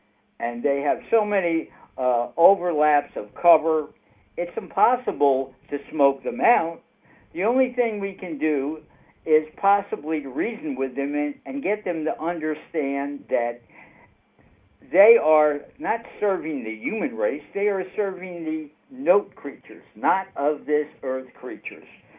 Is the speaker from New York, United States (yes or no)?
yes; New York, United States; I'm sure I'm from New York